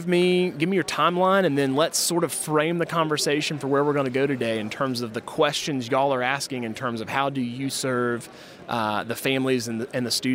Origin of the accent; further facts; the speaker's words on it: Georgia, United States; I'm planting in my hometown of LJ, Georgia.